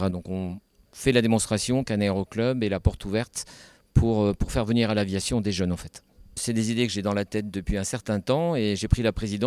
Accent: Dijon, Bourgogne-Franche-Comté, France; now in Jura, France; autrement je suis principalement bourguignon et je vis dans le Jura.

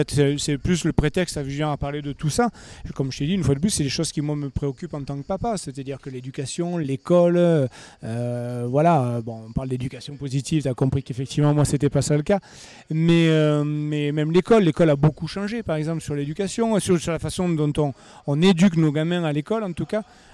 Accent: Alès, Occitanie, France; now in Brignoles, France; Alors moi je viens de Brignoles dans le Var, en fait j'habite à Brignoles dans le Var depuis 20 ans maintenant. Je suis originaire de Alès dans le Gard, je suis né à Alès.

